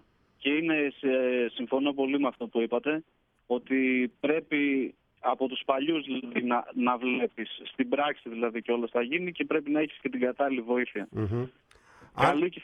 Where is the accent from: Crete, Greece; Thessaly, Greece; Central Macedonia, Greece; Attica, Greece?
Thessaly, Greece; Logos; Από το Λόγκο Στρικάλων.